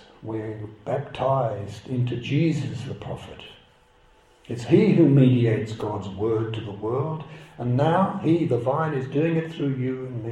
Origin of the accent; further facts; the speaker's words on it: Australia; And I, as an Australian, see this